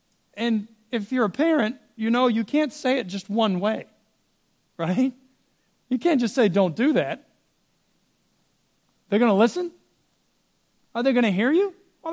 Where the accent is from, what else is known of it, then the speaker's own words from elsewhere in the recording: United States; I'm an American, she's Brazilian, yada, yada.